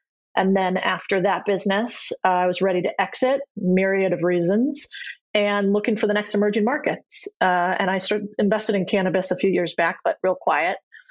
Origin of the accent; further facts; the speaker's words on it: United States; It's not actually even that I'm American.